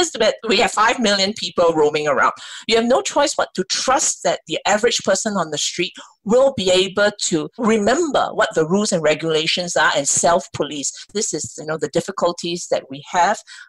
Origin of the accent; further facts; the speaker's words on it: Singapore; as a Singaporean, really, really worrying